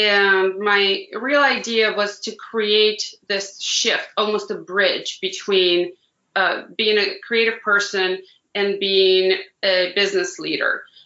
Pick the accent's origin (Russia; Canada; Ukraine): Russia; Moscow Oblast; moved away; also born or lived in Santa Monica; I grew up near Moscow in Russia.